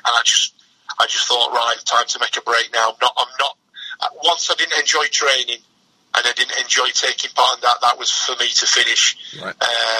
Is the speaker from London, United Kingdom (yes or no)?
no; Yorkshire and the Humber, United Kingdom; I'm a Yorkshireman.